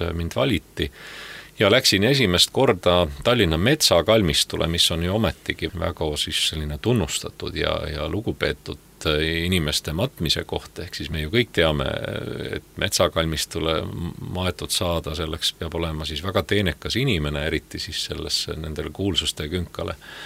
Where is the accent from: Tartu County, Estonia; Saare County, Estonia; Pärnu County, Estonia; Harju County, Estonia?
Harju County, Estonia; Saue; Olles Saue linnas sündinud ja kasvanud